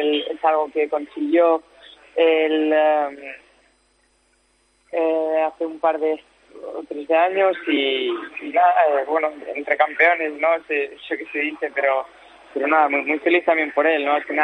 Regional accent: Girona, Catalonia, Spain; now in Andorra; Yo vivía con mis padres en San Cugat y, bueno, yo soy de Gerona

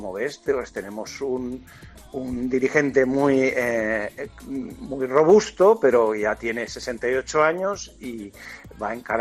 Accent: Aragon, Spain; Yo, que soy aragonés.

